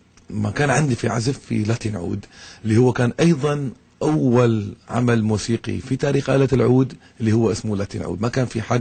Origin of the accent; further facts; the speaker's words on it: Iraq; لو تشوفونا على المسرح احنا عراقيين